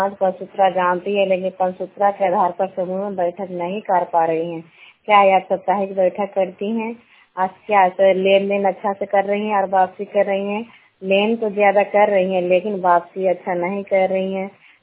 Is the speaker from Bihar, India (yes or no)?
yes; Bihar, India; और मैं गंगटा की हूँ।